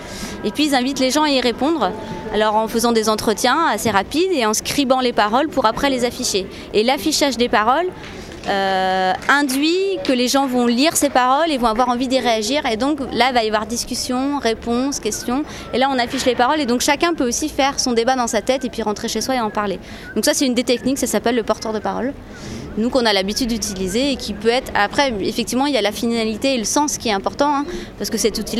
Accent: Tours, Centre-Val de Loire, France; je viens de Tours

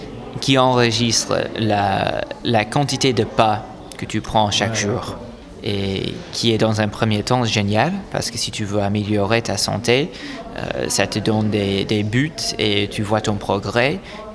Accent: United States; French is a second language; Par exemple, chez nous en Amérique, on a cette question de l'assurance qui n'est pas exactement la même question qu'en France.

